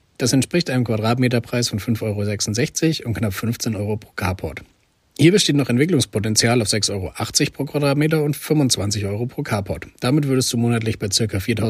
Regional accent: Nuremberg, Bavaria, Germany; Als Nürnberger ist mir Sulzbach-Rosenberg natürlich ein Begriff.

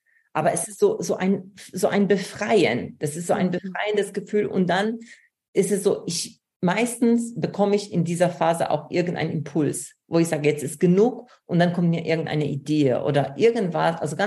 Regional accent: Poland; German is a second language; moved away; also born or lived in United States; ich bin aus Polen gekommen, habe eine neue Sprache gelernt. Ich bin nach USA gegangen ohne Englisch, habe dann Sprache gelernt.

